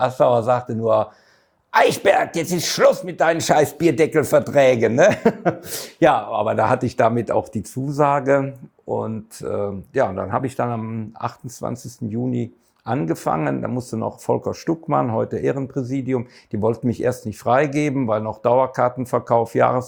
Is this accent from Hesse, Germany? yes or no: no; North Rhine-Westphalia, Germany; waren hier auf Schalke, Bochum, Fiegepilz getrunken an der Kastropper Straße. Das war meine Heimat.